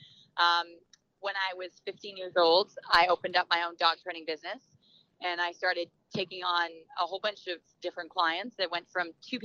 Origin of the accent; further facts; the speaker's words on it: Canada; now in United States; I'm a dog trainer. I now live in California. I'm originally from Canada.